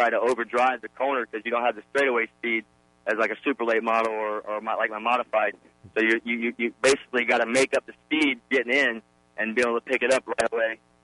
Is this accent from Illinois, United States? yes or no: yes; Illinois, United States; And I'm from Illinois, St. Louis area, and I remember him as a kid going to him and getting his autograph.